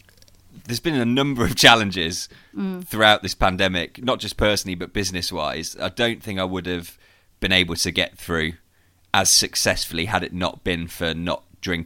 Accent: Midlands, United Kingdom; now in Liverpool, United Kingdom; I live in Liverpool. I've been up in Liverpool. I'm from the Midlands originally, up in Liverpool. Love it here.

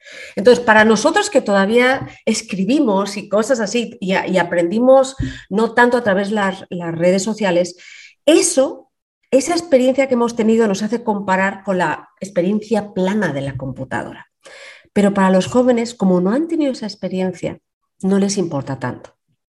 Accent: Spain; accent: Spanish; tengo un acento jamón, jamón en inglés que te mueres de la risa.

